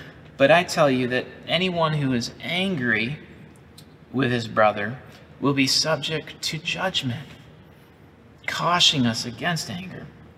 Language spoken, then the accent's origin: English; Buffalo, New York, United States; Now, I'm from Buffalo, New York. I know what it's like to go outside in the winter with a heavy coat on and still feel that cold just cut right through, right down to the bone